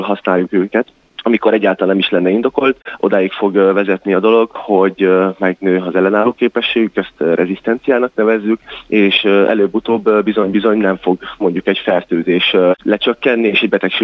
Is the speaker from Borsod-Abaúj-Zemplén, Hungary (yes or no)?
yes; Miskolc, Borsod-Abaúj-Zemplén, Hungary; Bemutatkozásomkor mondtam, hogy egyébként én is miskolci vagyok, úgyhogy külön öröm volt, hogy otthon adhattam elő, úgymond hazai pályán.